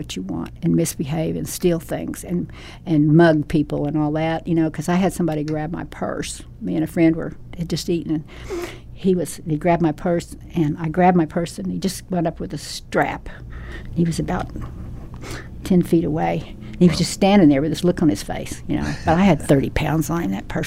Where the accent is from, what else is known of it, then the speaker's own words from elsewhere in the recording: England, United Kingdom; And we're English.